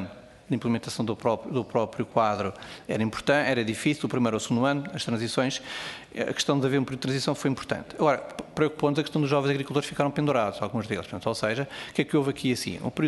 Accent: Oeste, Portugal; eu sou do Oeste

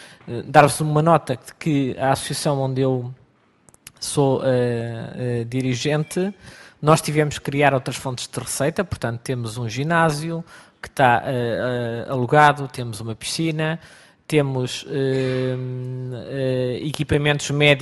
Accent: Viseu, Portugal; Eu sou de Viseu e sei bem o flagelo que o meu distrito de nascimento tem

